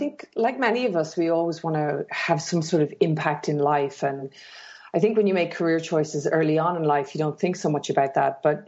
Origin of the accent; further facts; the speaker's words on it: Portarlington, Leinster, Ireland; now in Sydney, Australia; I live in Sydney, Australia now, but I'm originally from Ireland. So I'm originally from a small town in Ireland. Well, it's not that small anymore, but a small town called Port Arlington, which is about an hour from Dublin.